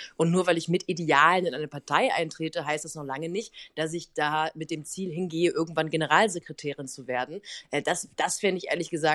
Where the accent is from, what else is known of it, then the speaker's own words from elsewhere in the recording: Baden-Württemberg, Germany; Natürlich, ich bin in Baden-Württemberg groß geworden.